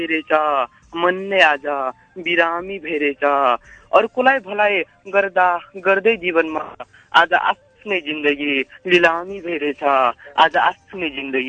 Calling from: Salyan, Karnali Province, Nepal; हजुर म सल्यानदेखि …

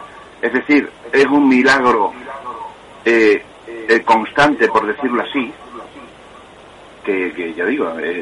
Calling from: Cáceres, Extremadura, Spain; de Cáceres.

